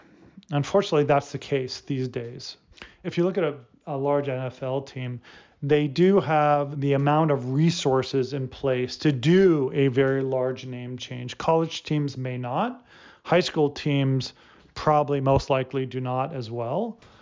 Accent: Ohio, United States; now in Pittsburgh, United States; I grew up a Steeler fan, even though I grew up in Ohio.

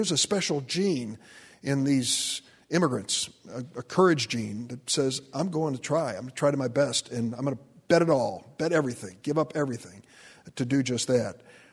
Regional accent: East St. Louis, Illinois, United States; grandfather had chosen the St. Louis choice instead of the Chicago choice, and that's why I ended up growing up in East St. Louis, in the Lithuanian community.

